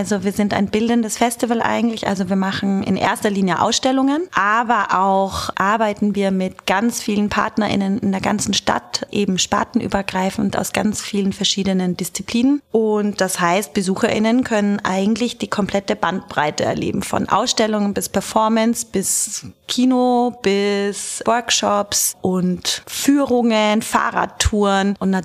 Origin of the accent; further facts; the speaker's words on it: Graz, Styria, Austria; born there; accent: Styrian; moved away as an adult; also born or lived in Hamburg; Dort war ich auch 12 Jahre, bin aber gebürtige Grazerin, man hört es nicht mehr so oft, den Steirer-Dialekt.